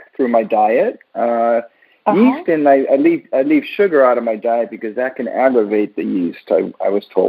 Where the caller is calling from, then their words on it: Miami Beach, Florida, United States; I'm calling from Miami Beach, Florida.